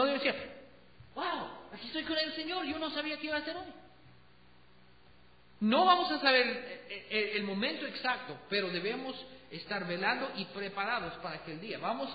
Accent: United States; Spanish is a second language; yo vengo de los Estados Unidos, y perdón, hermanos, pero yo voy a ser un poco duro en mis propios paisanos

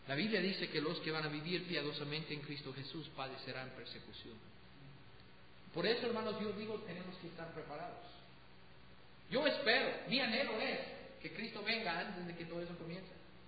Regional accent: United States; Spanish is a second language; yo vengo de los Estados Unidos, y perdón, hermanos, pero yo voy a ser un poco duro en mis propios paisanos

